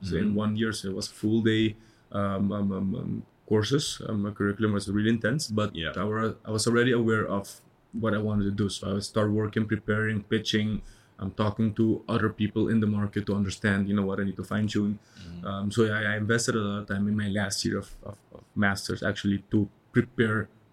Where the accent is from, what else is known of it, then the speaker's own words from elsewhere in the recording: Curaçao; So I can say pretty much Yuli Curaçao, we call it. Born and raised in Curaçao.